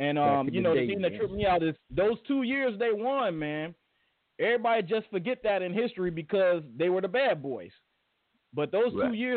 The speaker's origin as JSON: {"language": "English", "town": "Chicago", "region": "Illinois", "country": "United States", "said": "I wasn't a Chicago Bulls fan, even though I'm from the Chicago area."}